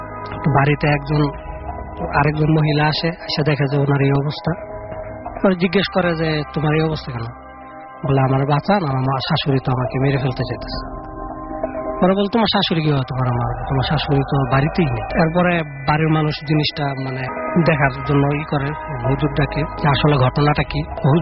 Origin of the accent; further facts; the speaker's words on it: Narayanganj, Dhaka Division, Bangladesh; আমার বাসা নারায়ণগঞ্জের 2500।